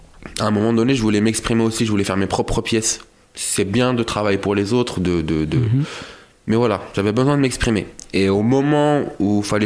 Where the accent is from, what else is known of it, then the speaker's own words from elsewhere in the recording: Algiers, Algiers Province, Algeria; born there; je suis né à Alger, donc en Algérie, le 20 mai 83.